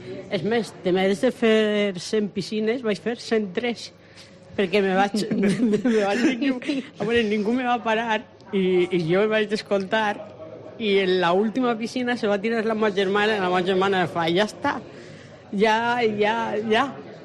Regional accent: Vila-real, Valencian Community, Spain; Sóc villarrealenca i sóc del poble.

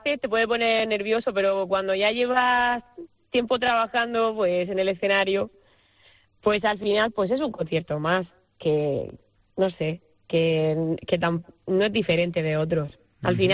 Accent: Region of Murcia, Spain; yo soy murciana, no sé si lo sabéis

